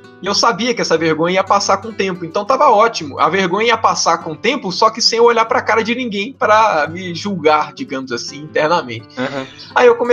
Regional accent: Minas Gerais, Brazil; Eu tenho uns vícios de linguagem, umas expressões a mais aqui de Minas

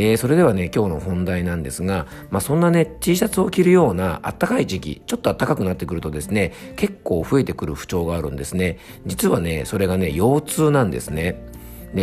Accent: Fuefuki, Yamanashi, Japan; ちょうどね、僕が住む山梨県の笛吹市というところは、まあ、桃とぶどうの生産量が

